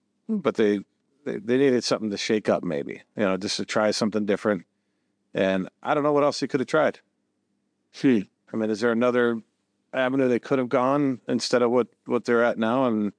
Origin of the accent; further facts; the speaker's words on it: White Bear Lake, Minnesota, United States; now in Centerville, United States; Yeah, I'm from White Bear. I live in Centerville.